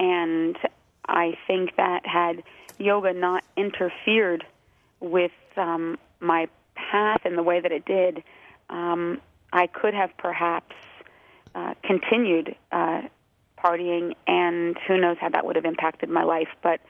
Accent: New Jersey, United States; moved away as an adult; now in New York, United States; I was born in New Jersey and moved to New York right after high school

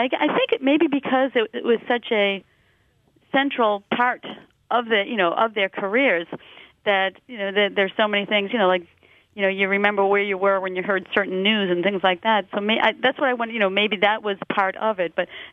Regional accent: Massachusetts, United States; I said, I grew up just outside Boston. I remember walking home, running home from school that day to watch the game because it was an afternoon game.

